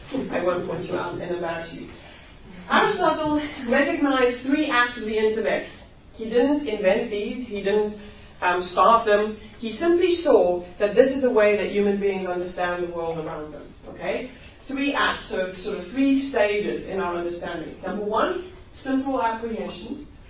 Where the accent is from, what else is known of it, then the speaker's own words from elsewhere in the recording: South Africa; first language Afrikaans; English is a second language; the word I taught her was from my mother tongue, Afrikaans